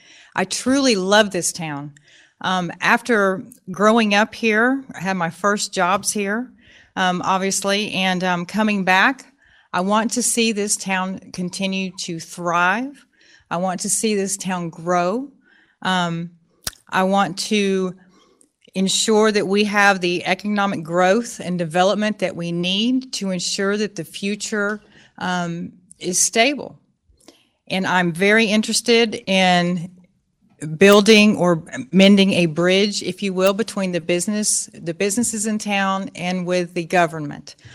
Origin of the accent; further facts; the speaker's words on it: Helen, Georgia, United States; And I grew up here in Helen, actually, from the age of six until I graduated high school.